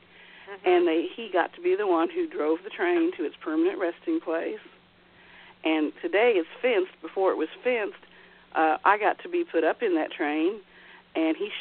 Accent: St. Joseph, Missouri, United States; In my hometown where I was raised, St. Joseph, that is where the Pony Express began and where outlaw Jesse James met his end.

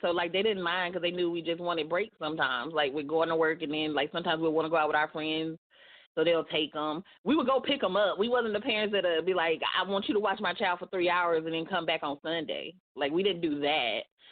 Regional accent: Fayetteville, North Carolina, United States; I grew up in North Carolina in Fayetteville

